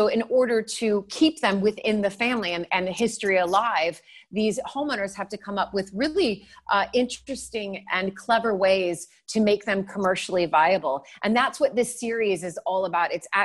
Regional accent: United States; Because I think as an American, we just don't have the rich history that you all have and grew up with.

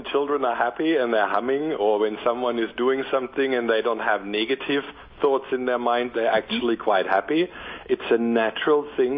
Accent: Denmark; English is a second language; I came from Denmark

